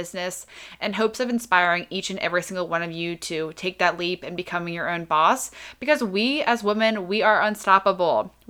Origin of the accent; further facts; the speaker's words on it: Laurel, Maryland, United States; I'm 28 years old. I grew up in Laurel, Maryland, and lived in Maryland my entire life.